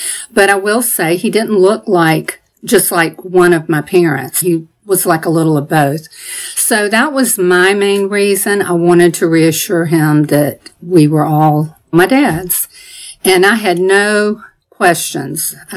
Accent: Savannah, Georgia, United States; I'm from Savannah, Georgia, and I'm 67 years old.

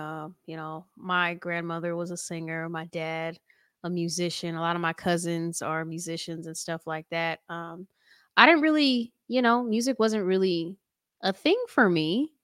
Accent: Long Beach, California, United States; now in Los Angeles, United States; even though I grew up in Long Beach, I still come around, you know, every other week. But I live downtown in downtown L.A.

